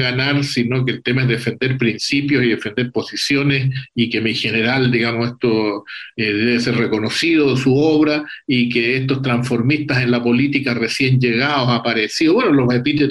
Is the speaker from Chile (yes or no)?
yes; Chile; Orgullo como chileno.